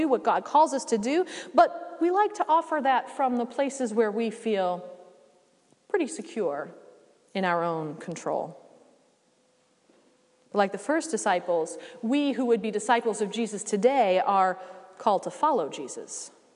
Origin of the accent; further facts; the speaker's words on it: Vermont, United States; I grew up near Lake Willoughby in the Northeast Kingdom